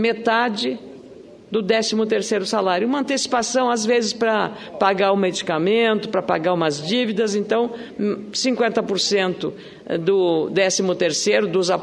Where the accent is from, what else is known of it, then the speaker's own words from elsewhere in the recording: Rio Grande do Sul, Brazil; Vermelha, lá na região nordeste do Rio Grande do Sul. Então, como o senhor, tenho muito orgulho da minha terra.